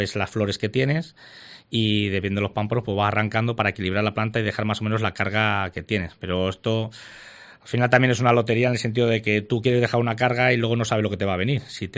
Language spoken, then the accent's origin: Spanish; Valladolid, Castile and León, Spain; Ahí yo saco pecho hablando de mi tierra, de Valladolid. Es una gozada cuando vuelvo en Navidad a ver a la familia, a ver a los amigos